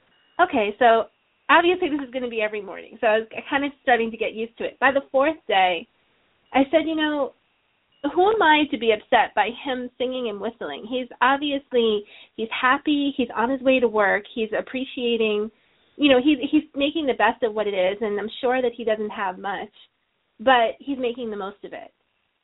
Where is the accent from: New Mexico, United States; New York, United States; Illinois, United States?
New York, United States; So, of course, as a New Yorker, I'm thinking, oh, my goodness, please stop, be quiet.